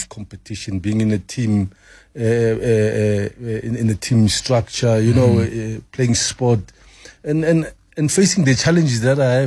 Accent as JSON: {"language": "English", "town": "Soweto", "region": "Gauteng", "country": "South Africa", "said": "most of the people didn't realize that I'm a Sowetan."}